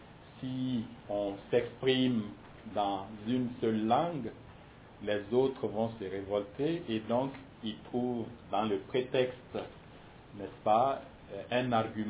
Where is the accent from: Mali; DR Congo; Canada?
Mali; c'est le cas que je connais le moins mal puisque je suis ressortissant du Mali